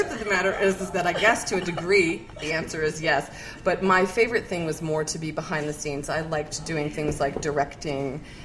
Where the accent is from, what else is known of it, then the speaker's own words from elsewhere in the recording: Chicago, Illinois, United States; Oh, you're from that. I'm from Chicago.